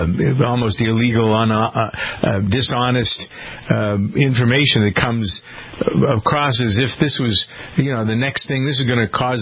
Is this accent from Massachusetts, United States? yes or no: yes; Framingham, Massachusetts, United States; born or raised there